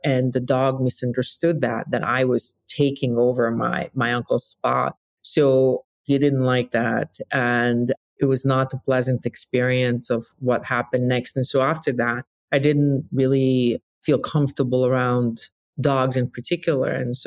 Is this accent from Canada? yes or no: no; Bihać, Federation of Bosnia and Herzegovina, Bosnia & Herzegovina; moved away; And my father and I found ourselves downtown in my hometown of Bihać one day.